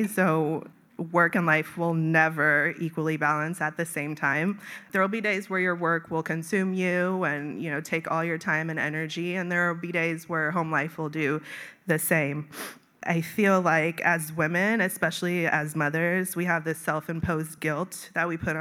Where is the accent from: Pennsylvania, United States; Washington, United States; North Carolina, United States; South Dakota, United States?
Washington, United States; Seattle; I grew up in the Seattle Schools District, and I feel like this is a full circle moment, because when I came, I was 6 years old.